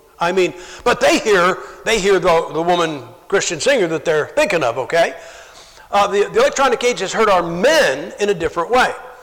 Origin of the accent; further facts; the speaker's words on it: Ohio, United States; now in Idaho, United States; You know, like I'm from Ohio. We live in Idaho